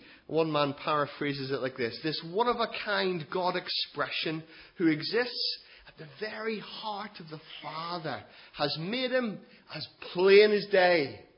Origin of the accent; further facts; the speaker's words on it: Southport, North West England, United Kingdom; Where are you from? Southport.